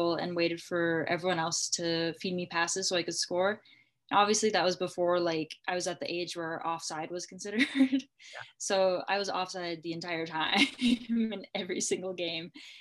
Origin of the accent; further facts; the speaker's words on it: Canada; So to have that also as a Canadian, it's like, that's awesome. So she's like pretty worshipped here.